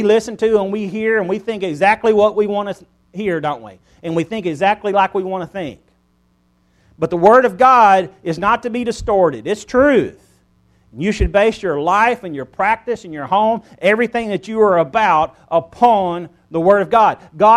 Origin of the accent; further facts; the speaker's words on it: United States; I mean, I'm an American, and, you know, no telling what all blood that I have in me.